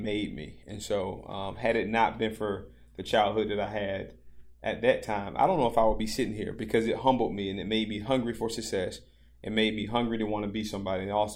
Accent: Pinetops, North Carolina, United States; So growing up in Pine Tops, obviously, not much has changed. That was a long time ago. But growing up in Pine Tops, you know, did two things to me.

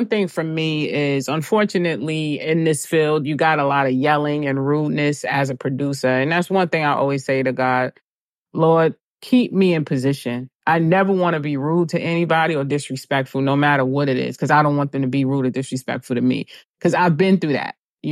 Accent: Hempstead, New York, United States; So Prayers of a Mother was based on my life growing up in Hempstead, coming from, again, struggling but loving family.

